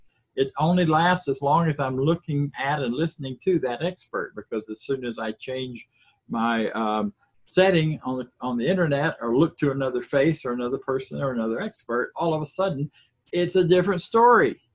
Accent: Florida, United States; I grew up in Florida. We used to do a lot of rambling through the swamp.

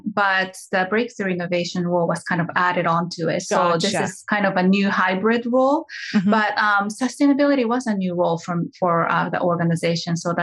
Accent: Japan; English is a second language; I'm originally from Japan.

